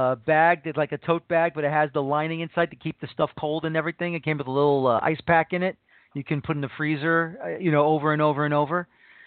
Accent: New York City, New York, United States; After all the years I'm from New York City and all the years

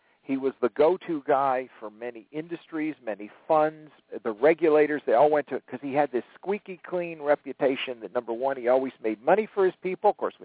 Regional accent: New England, United States; and I'm from New England, and I remember there was a big controversy during her election

